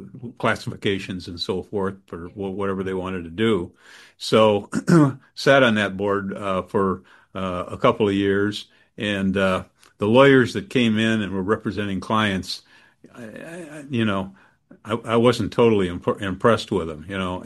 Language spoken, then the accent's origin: English; Belvedere, United States; First job out of law school, and the only job was to come back to Belvedere.